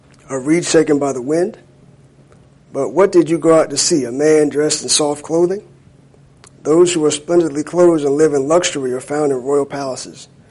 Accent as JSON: {"language": "English", "town": "Jacksonville", "region": "Florida", "country": "United States", "said": "I'm from a city that has a professional football team. And it's helpful. I'm from Jacksonville, Florida."}